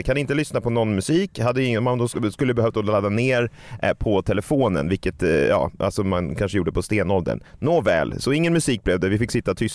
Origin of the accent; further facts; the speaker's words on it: Stockholm, Stockholm County, Sweden; Jag är inte utanför min hemstad så mycket